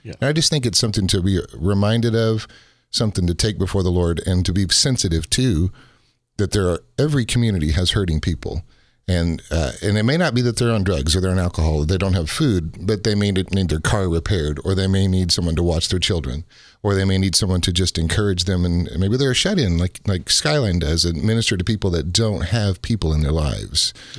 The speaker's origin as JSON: {"language": "English", "town": "San Antonio", "region": "Texas", "country": "United States", "tie": "born or raised there", "said": "I've had an opportunity to watch Jim and Leslie do what they do in San Antonio. It was my hometown."}